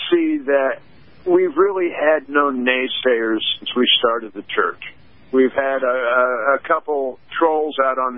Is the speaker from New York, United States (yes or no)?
no; Indianapolis, Indiana, United States; Hi, I'm glad to be back, but I'm from Indianapolis, Indiana.